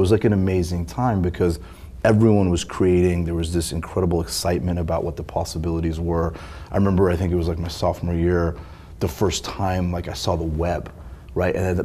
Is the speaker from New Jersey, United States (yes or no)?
no; California, United States; I grew up just outside of LA, Southern California.